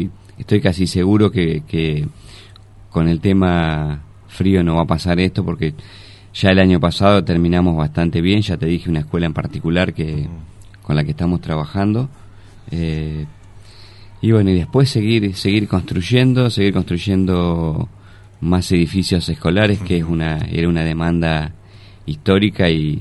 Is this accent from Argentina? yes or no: yes; Argentina; hemos tenido nosotros como argentinos